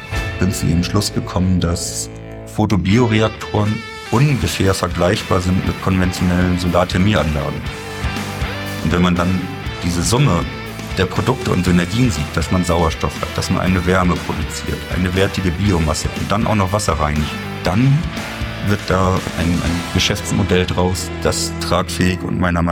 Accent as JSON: {"language": "German", "town": "Kiel", "region": "Schleswig-Holstein", "country": "Germany", "tie": "born or raised there", "also_born_or_lived": "Bielefeld", "said": "Ich bin geboren, aber auch quasi wirklich nur geboren in Bielefeld und bin dann in Kiel aufgewachsen, beziehungsweise einem Randdorf von Kiel. Und bin hier in Kiel zur Schule gegangen, habe mein Abitur gemacht und dann auch mein gesamtes Studium in Kiel verbracht"}